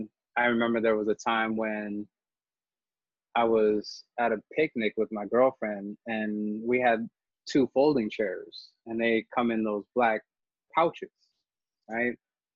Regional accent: Midwest, United States; You know, growing up in the Midwest, I oftentimes found myself the only Black person in the midst of white friends, right?

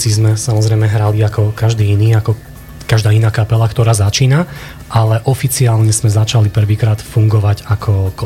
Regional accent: Michalovce, Košice Region, Slovakia; Videoklip sa natáčal u nás v Michalovciach v kultúrnom stredisku

